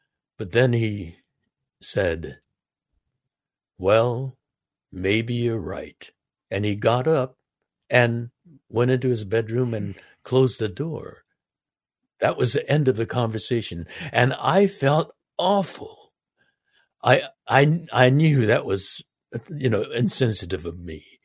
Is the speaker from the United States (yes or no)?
yes; Los Angeles, California, United States; in my hometown of Los Angeles, a white woman claimed that she was attacked and harassed by a Chinese man